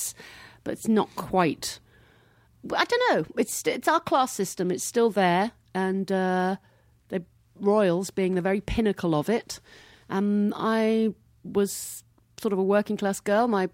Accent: England, United Kingdom; now in United States; In England, my teachers don't hug me. Good. We were just always very... I love America. I'm an American now

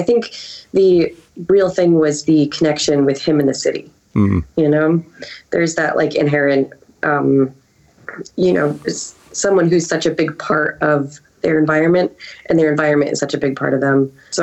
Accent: United States; that's just what I get for growing up in the States, I suppose.

